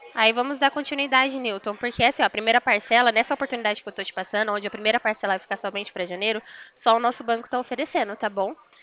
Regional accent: Americana, São Paulo, Brazil; eu sou daqui de Americana, né, São Paulo.

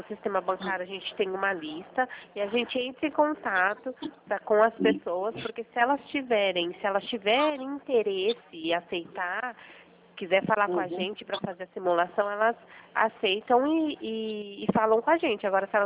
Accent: Cosmópolis, São Paulo, Brazil; Eu sou da cidade de Cosmópolis.

